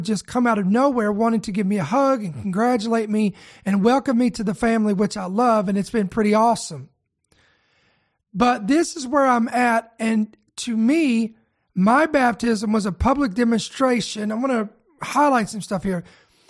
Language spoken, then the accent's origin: English; Indiana, United States; I was from Indiana and never heard of this location.